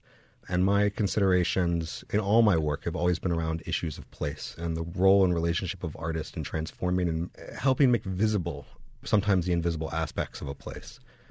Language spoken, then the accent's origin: English; Atlanta, Georgia, United States; now in Greensboro, United States; I grew up in Atlanta, Georgia, went to school in Philadelphia, and moved down to Greensboro, North Carolina